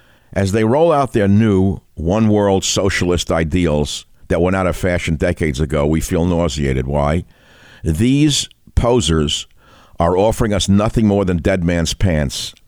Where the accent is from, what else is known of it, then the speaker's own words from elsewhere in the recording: New York City, New York, United States; You know, growing up in the Bronx as I did, I was the man child in the promised land.